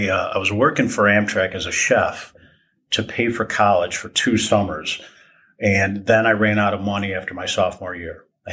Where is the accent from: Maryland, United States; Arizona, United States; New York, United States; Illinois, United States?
Illinois, United States; Tinley Park; I'm from the Chicago area my whole life.